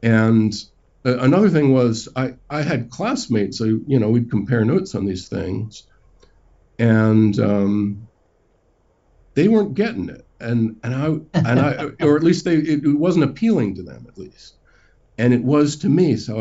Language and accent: English; Baltimore, Maryland, United States; the Worldcon was in Baltimore, and I was from Baltimore